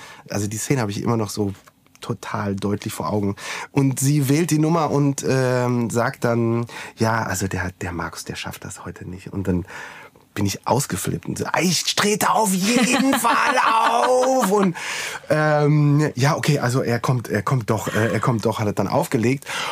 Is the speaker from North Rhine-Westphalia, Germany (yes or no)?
yes; North Rhine-Westphalia, Germany; ich bin in Anreuchter aufgewachsen, auf einem Dorf. Das ist ein sehr kleines Dorf in Nordrhein-Westfalen.